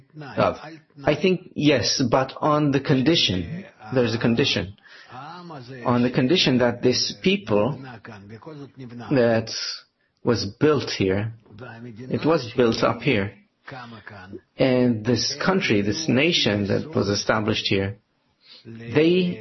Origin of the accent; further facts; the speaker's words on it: Russia; You're from Tayman, Yemen. I'm from Russia.